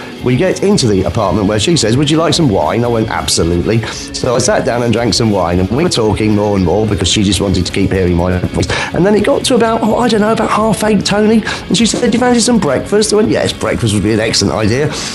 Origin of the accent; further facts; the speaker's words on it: England, United Kingdom; accent: English; 3 Norwegian ladies who were all very keen on not only the English accent, but in particular my English accent